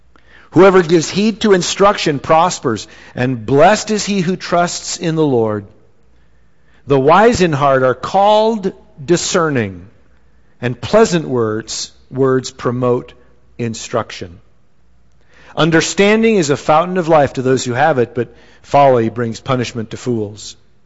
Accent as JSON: {"language": "English", "region": "Minnesota", "country": "United States", "tie": "born or raised there", "also_born_or_lived": "South Dakota", "said": "I grew up in Indian country. You know, Minnesota and South Dakota, those two states, you know, are filled with Indians."}